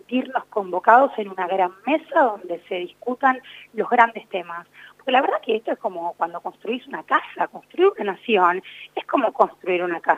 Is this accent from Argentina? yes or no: yes; Argentina; lo que se encuentra en el medio somos los argentinos